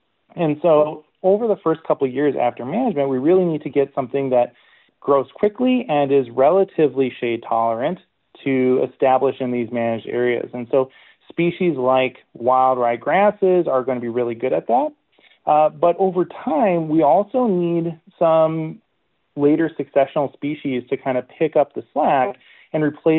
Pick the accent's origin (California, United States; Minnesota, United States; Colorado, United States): Minnesota, United States; So I'm from Minnesota originally, and so I spent a lot of time outdoors.